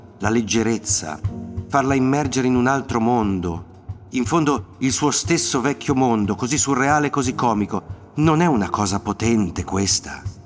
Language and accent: Italian; Genoa, Liguria, Italy; sono genovese quindi di natura pessimista, sia perché sono vecchio